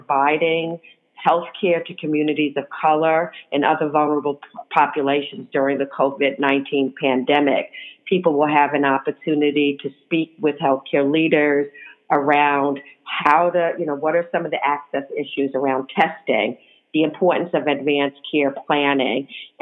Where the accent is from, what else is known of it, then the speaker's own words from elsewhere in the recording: New York City, New York, United States; also born or lived in California; I'm an Army brat. I was born in California, but raised in New York City since the age of three. So I am, yes, a bona fide New Yorker.